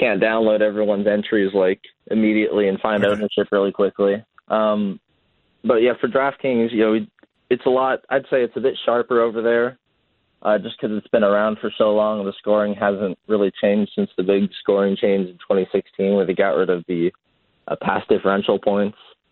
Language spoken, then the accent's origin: English; Indiana, United States; Oh no, I grew up in Indiana, if that tells you anything.